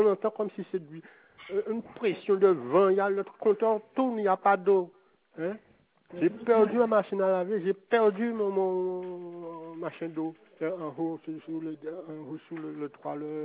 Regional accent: Capesterre-Belle-Eau, Guadeloupe, France; je suis de Capesterre, je connais Capesterre Bello

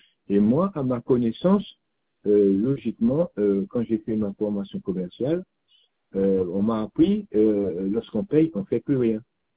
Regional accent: Guadeloupe, France; Moi, je suis guadeloupéen, ma femme, elle est européenne. Mais je prends mon cas, c'est pas normal que je vis en Guadeloupe, parce que moi, quand j'étais petit en Guadeloupe

